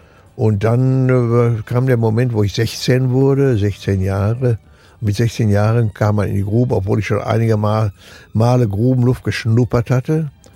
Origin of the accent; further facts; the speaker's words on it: North Rhine-Westphalia, Germany; born there; Ich bin zwar im Siegerland geboren, der Wiege unserer Montanindustrie, Eisenerzabbau, aber der Bergbau war da kein Thema.